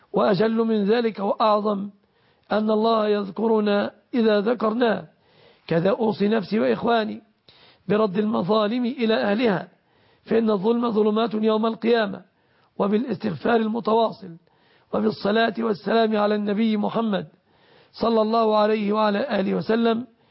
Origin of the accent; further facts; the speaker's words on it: Egypt; بلادنا مصر